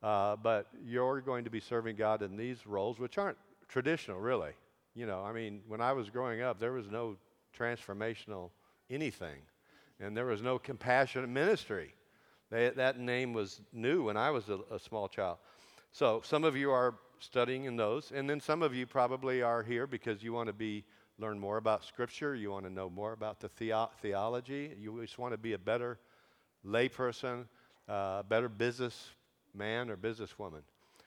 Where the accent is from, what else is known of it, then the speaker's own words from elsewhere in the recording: United States; And I'm from the United States, of course.